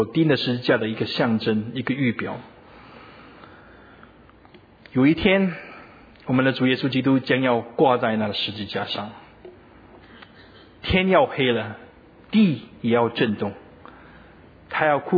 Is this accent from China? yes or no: no; Taiwan; 像我们台湾人所说的变成老油条了